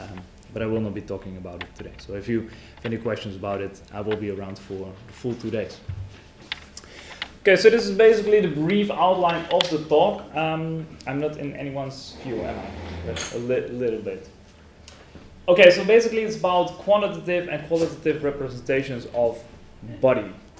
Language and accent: English; Netherlands; I'm from the Netherlands, Utrecht University.